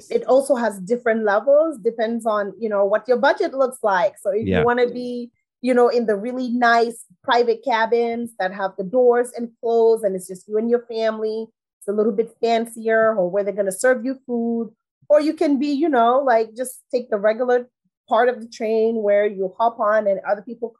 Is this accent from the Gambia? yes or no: yes; Gambia; As you know, growing up in Gambia, especially the privileged families, going on vacation to London was the thing.